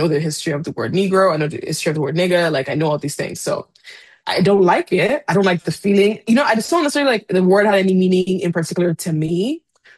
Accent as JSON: {"language": "English", "country": "Nigeria", "moved": "as an adult", "said": "I'm Nigerian, I'm a Yoruba girl"}